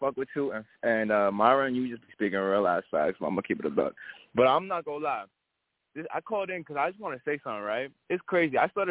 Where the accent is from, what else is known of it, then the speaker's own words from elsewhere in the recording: New York, United States; I'm from New York. Like, I'm just straight from Queens.